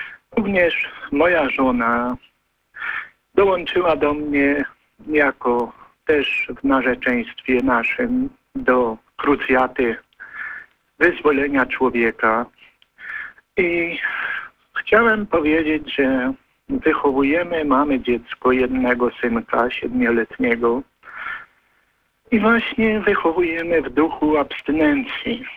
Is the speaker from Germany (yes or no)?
no; Łańcut, Subcarpathian Voivodeship, Poland; Jestem z Łańcuta, z Podkarpacia.